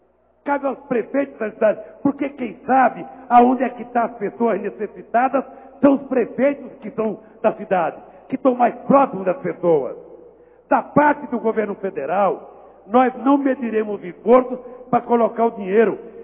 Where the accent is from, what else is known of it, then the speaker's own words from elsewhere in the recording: Caeté, Minas Gerais, Brazil; born there; não eu, que nasci em Caeté